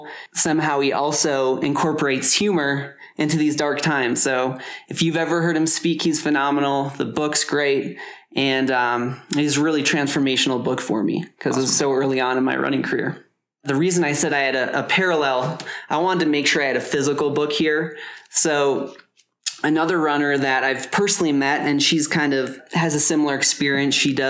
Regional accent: Fargo, North Dakota, United States; I grew up in the Midwest, as I've mentioned many times. I grew up in Fargo, North Dakota

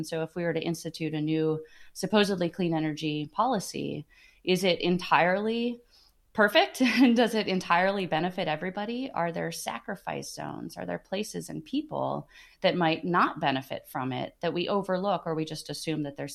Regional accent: Wisconsin, United States; So I grew up in Wisconsin, and I grew up in spending a lot of time in the North Woods of Wisconsin

